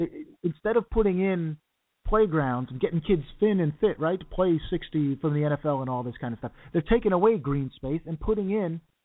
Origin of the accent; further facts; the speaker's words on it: New York, United States; As a New Yorker, I took the Metro North and I took the subway.